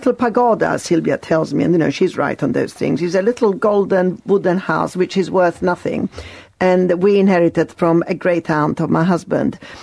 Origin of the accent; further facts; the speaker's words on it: Sicily, Italy; now in United Kingdom; I live very well with two lives because I'm a Sicilian and I'm an English woman. I vote in Britain. I'm very devoted to Britain. It's my new country. It took me 30 years to apply for citizenship, but I'm as British as you are